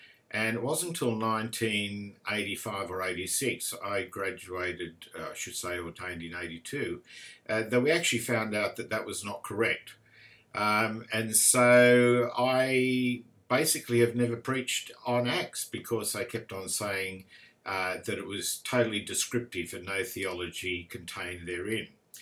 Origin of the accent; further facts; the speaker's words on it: Campsie, New South Wales, Australia; I grew up in Campsie, as most of you know, and I lived in 3rd Avenue, right at the end, the dead end, right near Cook's River, and parks all around us.